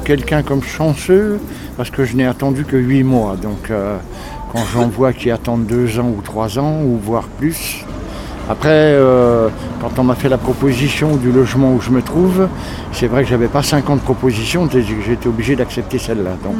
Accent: Bourgogne-Franche-Comté, France; je suis enfant de la DAS, donc j'ai été sur une exploitation agricole dans la Nièvre, et donc pas sur une petite exploitation, donc sur une exploitation de 500 et quelques hectares.

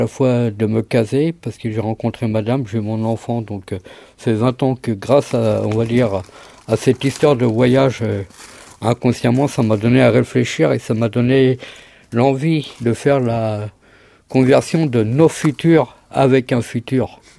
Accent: Île-de-France, France; À la base, je viens des banlieues de Paris. Après avoir fait à peu près le tour de la France et quelques pays d'Europe, j'ai dû trouver un endroit où aller. J'ai décidé de venir en Bretagne

